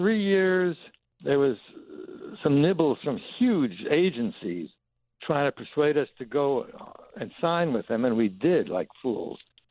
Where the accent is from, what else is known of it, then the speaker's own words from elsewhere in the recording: New York City, New York, United States; I grew up in Queens.